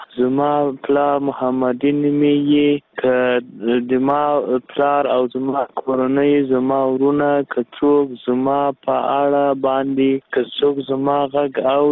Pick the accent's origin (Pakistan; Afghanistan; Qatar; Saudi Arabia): Afghanistan; Ghazni; زه اصلا د غزنی د ولایت یم.